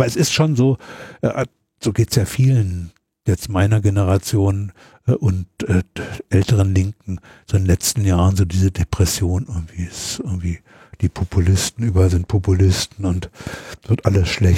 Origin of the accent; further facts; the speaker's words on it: Berlin, Germany; über die Rebellionen in Berlin, meiner Heimatstadt